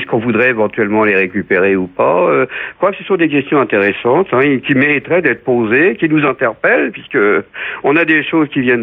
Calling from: Sucy-en-Brie, Île-de-France, France; de Sucy-en-Brie

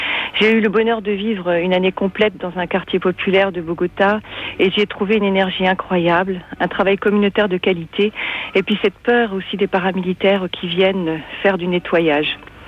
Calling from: Besançon, Bourgogne-Franche-Comté, France; de Besançon

